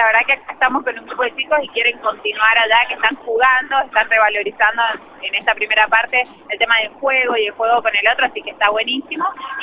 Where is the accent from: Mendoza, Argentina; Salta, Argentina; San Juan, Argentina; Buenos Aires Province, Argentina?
San Juan, Argentina; Pocito; De Pocito.